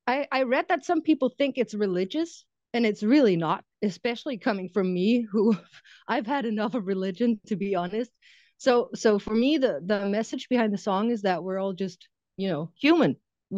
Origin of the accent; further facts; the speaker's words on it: Denmark; I'm from Denmark. My dad's Lebanese. I live in the countryside with my twin boys and my boyfriend